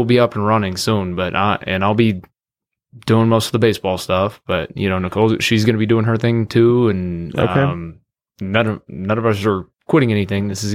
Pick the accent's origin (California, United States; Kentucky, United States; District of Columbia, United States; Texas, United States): Texas, United States; You know, I'm from Texas. I'm not used to that.